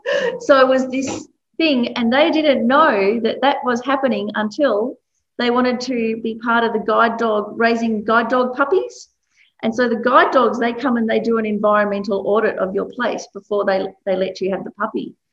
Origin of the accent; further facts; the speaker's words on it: Melbourne, Victoria, Australia; when I was growing up in Melbourne, lots of Greeks and Italians around